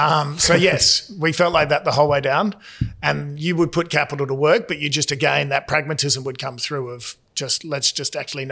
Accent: Australia; I did that for about 3 years and then did what most Australians did at the time and threw away a perfectly good job and put a backpack on and went traveli

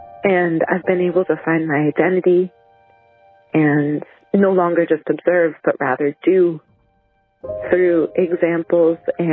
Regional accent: Rhode Island, United States; now in Spain; So my story, 8 years ago, I moved from Rhode Island to Spain, and a big catalyst for that was my mother's drinking.

